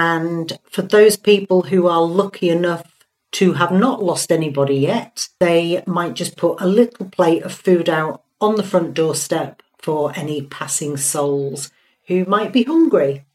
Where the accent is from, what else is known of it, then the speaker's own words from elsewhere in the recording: Hull, Yorkshire and the Humber, United Kingdom; I call it Tara because I'm from Hull.